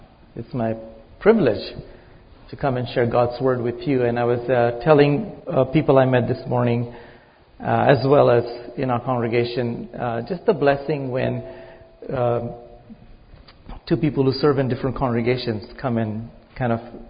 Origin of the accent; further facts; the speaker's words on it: India; moved away as an adult; now in Canada; I'm originally from India. I came to study at Regent College.